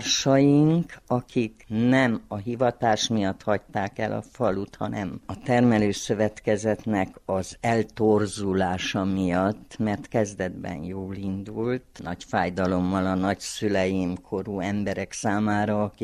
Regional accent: Énlaka, Harghita, Romania; De mivel mi mindketten én lakán nőttünk fel, nekünk valóban maradt a világ közepe én laka.

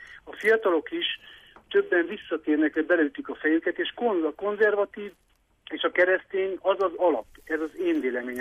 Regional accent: Hódmezővásárhely, Csongrád-Csanád, Hungary; a panel lakásban, mert felnőttem vásárhelyen, 90-es évek kezdetén

